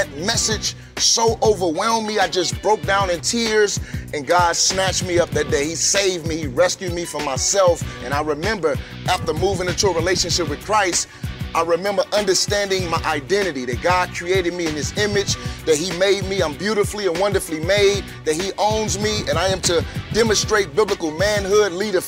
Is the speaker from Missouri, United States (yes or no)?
yes; St. Louis, Missouri, United States; Man, I'm from St. Louis, Missouri. I grew up in the hood, influenced by hip-hop culture, rap music.